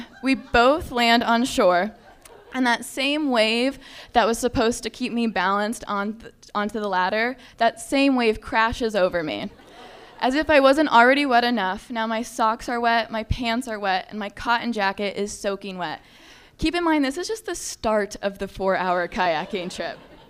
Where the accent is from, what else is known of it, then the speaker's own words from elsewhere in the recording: California, United States; so naturally, since I'm from Southern California, I have to describe to you what I wore.